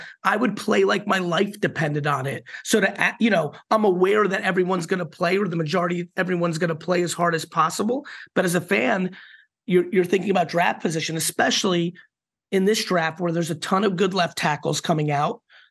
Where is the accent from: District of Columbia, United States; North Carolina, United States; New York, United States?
New York, United States; Queens; also born or lived in Soviet Union / New Jersey; the Soviet Union. I came to America, you know, and it was a very, you know, humble beginning. And growing up in Queens and then New Jersey